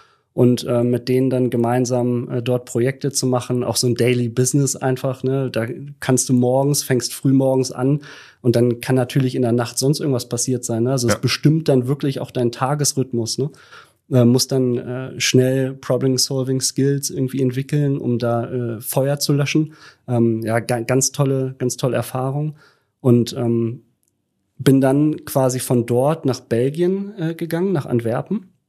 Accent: Lower Saxony, Germany; now in Hamburg, Germany; ich komme wirklich aus Südniedersachsen, kleines Dorf, ne, bin dann irgendwann nach Hamburg gezogen.

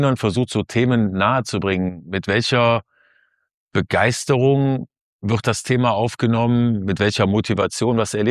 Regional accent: Kempen, North Rhine-Westphalia, Germany; Wir sind in Kempen am Niederrhein in meiner alten Heimat.

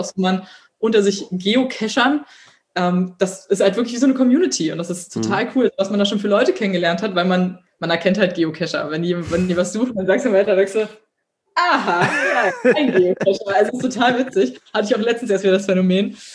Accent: Berlin, Germany; ich komme aus Berlin, ich habe eine große Fresse

